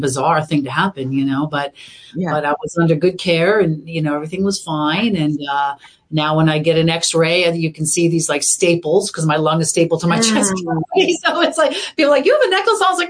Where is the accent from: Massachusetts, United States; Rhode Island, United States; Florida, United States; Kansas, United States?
Massachusetts, United States; I grew up in Boston area, so we were in a smaller town